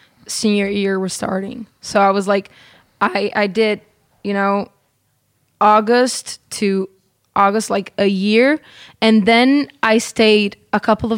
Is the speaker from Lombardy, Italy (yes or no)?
yes; Lombardy, Italy; In realtà sono cresciuta nel Mantovano.